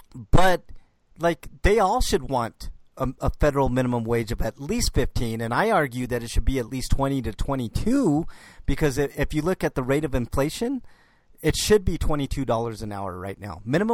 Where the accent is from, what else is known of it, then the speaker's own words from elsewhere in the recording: United States; born there; I was born in the United States, so hopefully everybody doesn't think I'm illegal.